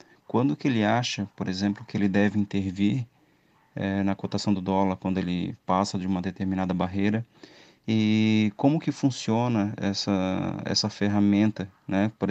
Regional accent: Florianópolis, Santa Catarina, Brazil; sou de Florianópolis.

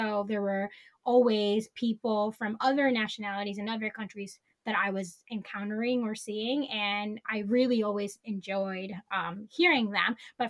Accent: Santo Domingo, Dominican Republic; also born or lived in New York City, United States; So I grew up in the Dominican Republic. My parents are both Dominican, so we always lived in the Dominican Republic, but my grandma, my maternal grandma, lived in New York City. So I was born in New York City.

